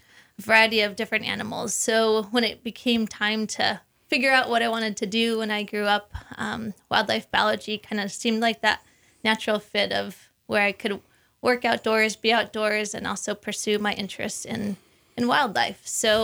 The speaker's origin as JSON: {"language": "English", "region": "Idaho", "country": "United States", "tie": "born or raised there", "said": "I was born and raised here in North Idaho."}